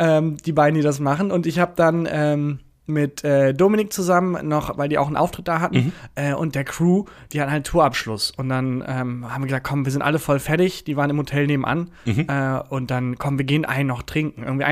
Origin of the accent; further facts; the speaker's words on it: Cologne, North Rhine-Westphalia, Germany; Verrückt, als Kölner dann in eine andere Stadt zu kommen und zu sehen, ach so, Städte können auch schön sein.